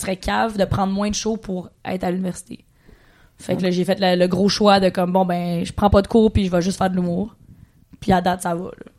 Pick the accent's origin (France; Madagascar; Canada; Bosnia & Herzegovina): Canada; Ontario; parce que je venais de l'Ontario.